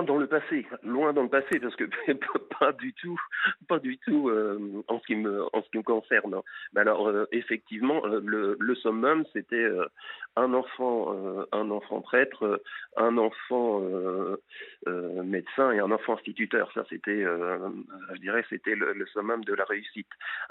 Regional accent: Normandy, France; je suis issu d'une famille catholique. Alors, je suis originaire du Pays de Caux

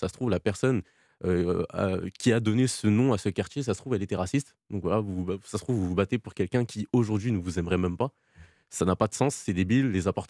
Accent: Bois-Colombes, Île-de-France, France; Moi, je viens de Bois-Colombes.

